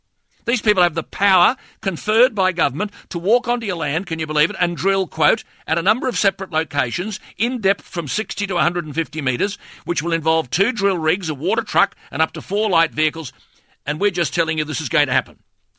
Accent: Acland, Queensland, Australia; the area where I was brought up in Western Queensland, a little place called Ackland being turned into a crater of the moon.

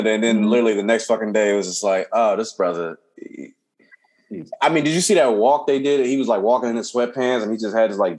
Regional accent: Compton, California, United States; I grew up in Compton.

